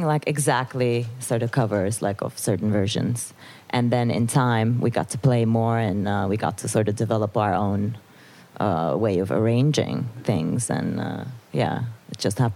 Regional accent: Istanbul, Turkey; now in Netherlands; Like, I grew up, I was born and raised in Istanbul, and then I moved to the Netherlands

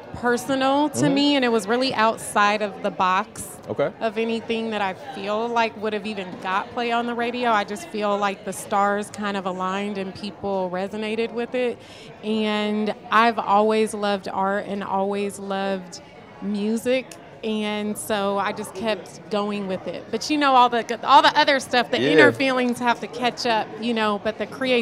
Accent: California, United States; Because I'm from the Bay Area.

